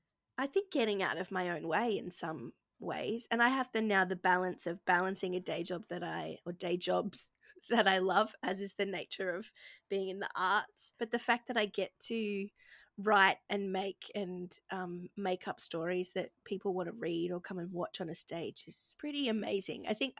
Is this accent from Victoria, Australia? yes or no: no; Gold Coast, Queensland, Australia; I grew up on the Gold Coast in Queensland, Australia, and was a chubby kid, asthmatic kid who hated the beach.